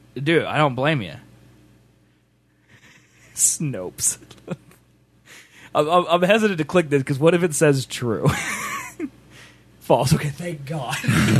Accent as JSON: {"language": "English", "country": "United States", "said": "Well, I mean, I'm an American, and I care about countries outside of America."}